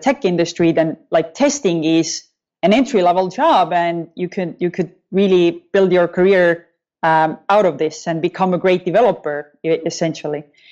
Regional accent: Estonia; I'm from Estonia, just to make that clear as well.

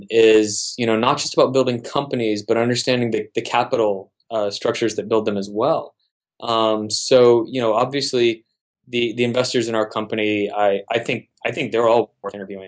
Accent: Austin, Texas, United States; now in Silicon Valley, United States; I'm an outsider from Silicon Valley, or from originally from Austin. I'm an outsider, not originally part of Silicon Valley.

